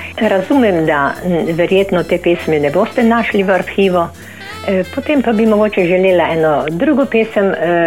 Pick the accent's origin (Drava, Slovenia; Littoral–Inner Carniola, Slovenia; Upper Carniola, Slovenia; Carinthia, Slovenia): Drava, Slovenia; Miklavž pri Ormožu; now in Murska Sobota, Slovenia; Jaz sem doma iz Miklavža pri Ormožu bila, zdaj pa živim v Murski Soboti.